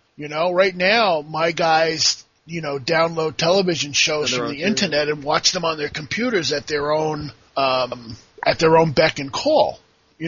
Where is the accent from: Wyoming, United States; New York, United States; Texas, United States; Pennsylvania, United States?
New York, United States; New York City; I mean, I grew up in New York City, so I kind